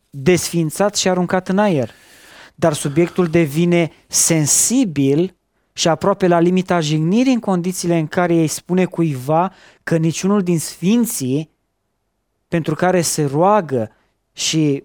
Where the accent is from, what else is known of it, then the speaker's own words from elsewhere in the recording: Romania; Ca român nu mă regăsesc în exemplul acesta.